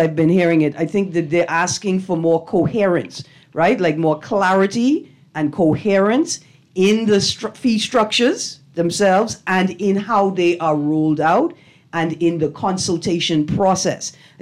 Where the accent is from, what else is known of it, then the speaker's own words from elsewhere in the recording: Auckland, New Zealand; You know I'm from Auckland.